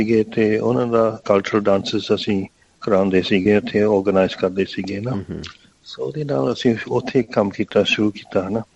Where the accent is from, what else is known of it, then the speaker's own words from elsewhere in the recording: Malaysia; now in Australia; ਅਸੀਂ ਮਲੇਸ਼ੀਆ ਤੋਂ ਆਏ ਸੀ। ਅਸੀਂ ਤਾਂ ਤੀਸਰੀ ਪੀੜ੍ਹੀ ਆ ਪੰਜਾਬ ਤੋਂ ਨਿਕਲੇ ਹੋਏ।